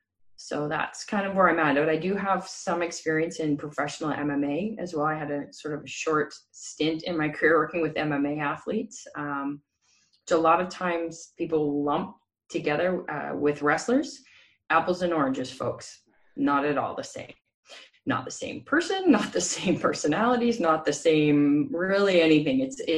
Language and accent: English; Canada; And through my 20s, I also worked with, being Canadian, quite a few professional hockey players